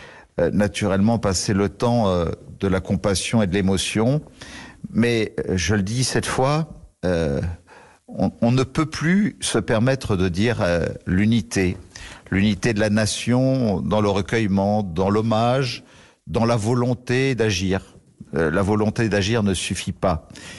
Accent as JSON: {"language": "French", "town": "Nice", "region": "Provence-Alpes-Côte d'Azur", "country": "France", "tie": "born or raised there", "also_born_or_lived": "Saint-Étienne-de-Tinée"}